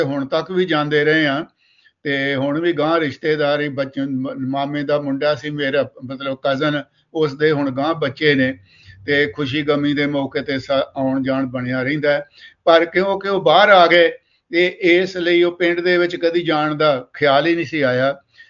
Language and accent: Punjabi; Punjab, India; born there; ਮੇਰਾ ਜਨਮ ਵੀ ਉੱਥੋਂ ਦਾ ਹੀ ਆ, ਮੇਰੇ ਨਾਨਕੇ ਆ